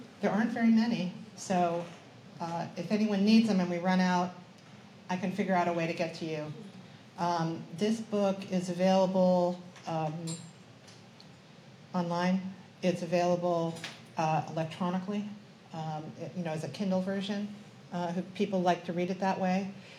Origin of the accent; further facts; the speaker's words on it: New Jersey, United States; accent: New Jersey; I'm from New Jersey, and I have a strong New Jersey accent, and we decided we needed a professional.